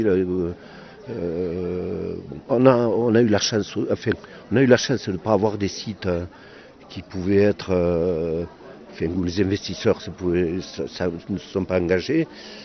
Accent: Reims, Grand Est, France; born there; Ma mère n'a pas eu le temps d'aller à Lourdes, et je suis né à Reims.

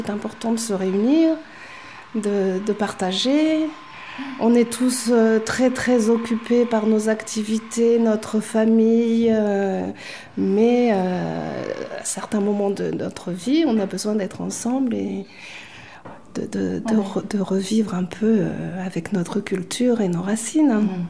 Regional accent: Rwanda; Nous sommes des Rwandais.

